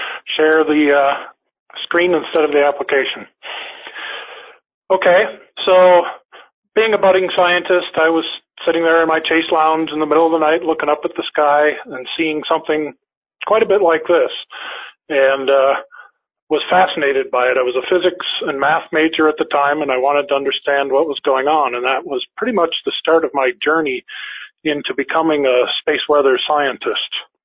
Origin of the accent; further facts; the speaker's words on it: Neenah, Wisconsin, United States; the northern lights were seen all the way down into Illinois, but they were basically filling the sky in my hometown of Neenah.